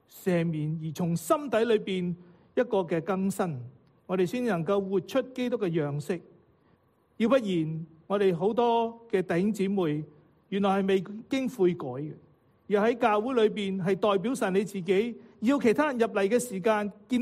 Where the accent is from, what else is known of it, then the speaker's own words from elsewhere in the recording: Guangdong, China; 我们广东人讲嘢呢好尽的时候呢